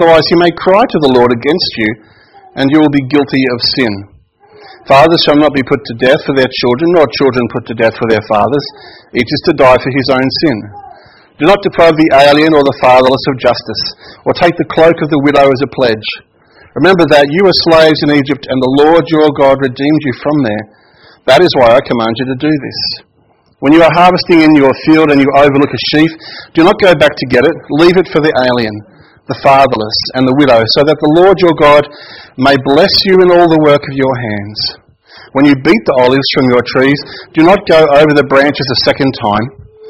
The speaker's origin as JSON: {"language": "English", "country": "Australia", "said": "You know, when you think about Australia, and it's funny, I noticed that no one said, oh, I'm original Australian. No one said that, and really no one can, because we are all immigrants."}